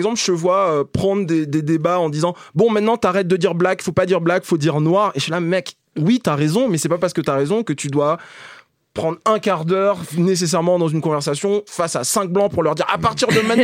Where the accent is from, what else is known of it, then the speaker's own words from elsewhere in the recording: Martinique, France; quand moi j'étais loin de la Martinique, etc. J'étais toujours le bienvenu dans sa famille.